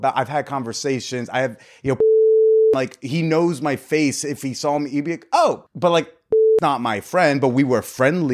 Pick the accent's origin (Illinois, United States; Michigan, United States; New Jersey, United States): New Jersey, United States; also born or lived in Connecticut; North Jersey, but I went to boarding school for 4 years in Connecticut.